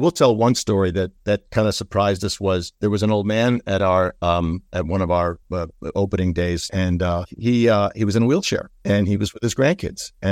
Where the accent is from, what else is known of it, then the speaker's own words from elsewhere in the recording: New York, United States; I'm a New Yorker. We're both New Yorkers, but I'm a cynical New Yorker.